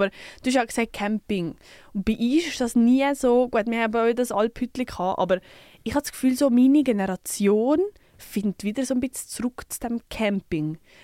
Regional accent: Zurich, Switzerland; ich bin ja in Zürich aufgewachsen, in Wallis

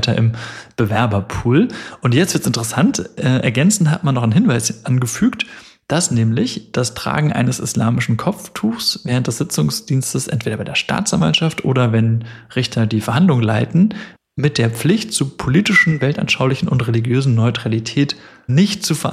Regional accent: Darmstadt, Hesse, Germany; accent: Hessian; dass es eine Entscheidung ist aus meiner Heimatstadt. Also ich konnte gleich am Telefon mit dem Gericht auf Hessisch sprechen.

